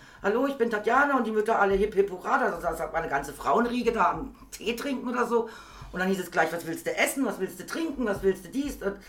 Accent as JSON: {"language": "German", "region": "Berlin", "country": "Germany", "said": "da ich aus Berlin kam, hat der mich automatisch neben die Türken gesetzt, weil das war klar, ich habe da gar kein Problem mit, weil ich komme aus Berlin, ich kenne das, also das ist ganz normal."}